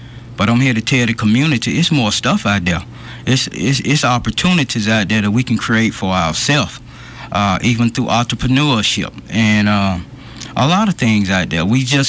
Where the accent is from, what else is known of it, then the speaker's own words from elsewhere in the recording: Montgomery, Alabama, United States; I was born and raised in West Montgomery, right in a little community called Washington Park. Nobody is more West Side than me.